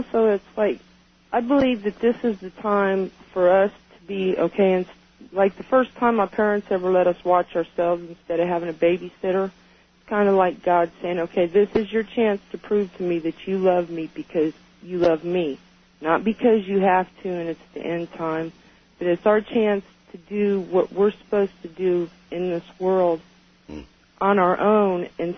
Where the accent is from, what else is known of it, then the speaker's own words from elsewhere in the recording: Kansas, United States; I'm from Kansas.